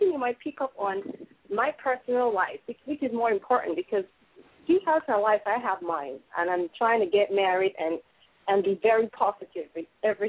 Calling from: United States; Oh, I'm calling from America.

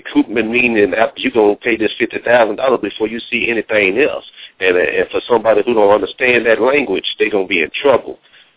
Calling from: Dallas, Texas, United States; calling out of Dallas, Texas.

